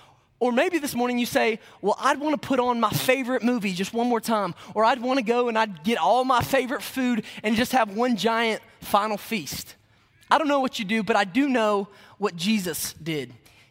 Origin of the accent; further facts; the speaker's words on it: Mount Juliet, Tennessee, United States; I am from Mount Juliet, Tennessee.